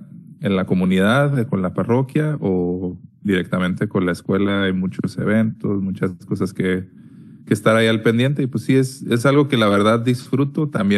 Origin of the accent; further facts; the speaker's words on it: Chihuahua, Mexico; moved away as an adult; also born or lived in Ciudad Cuauhtémoc; Este año cumplo 33 en agosto. Crecí en la ciudad de Chihuahua. Nací en Ciudad Cuauhtémoc, pero crecí en Chihuahua toda mi vida. Hasta los... creo que a los 23, si no me equivoco, 23 o 24